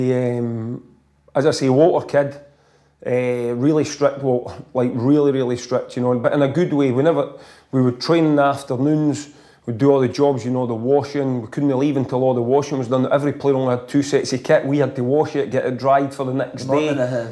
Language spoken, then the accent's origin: English; Loanhead, Scotland, United Kingdom; So that's how I was brought up. My local village, you know, I came from Lonehead, and that's how you were brought up.